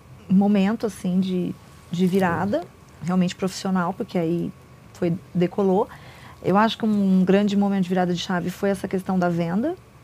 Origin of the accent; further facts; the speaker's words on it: Sorocaba, São Paulo, Brazil; also born or lived in Rio de Janeiro; Sou de Sorocaba, mas fiquei quase 16 anos no estado do Rio. E eu decidi voltar para Sorocaba com a mão na frente, outra atrás e dívidas, né?